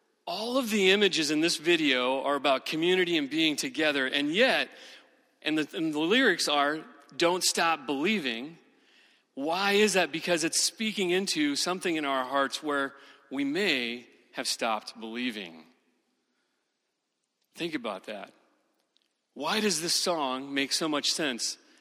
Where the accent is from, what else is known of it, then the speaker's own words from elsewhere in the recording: Minnesota, United States; I'm just from Western Minnesota. I'm just from a farm. I'm just a public school kid.